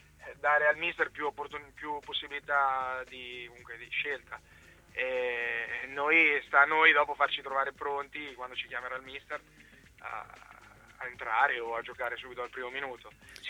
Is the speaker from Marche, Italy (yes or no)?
yes; Ancona, Marche, Italy; sono d'Ancona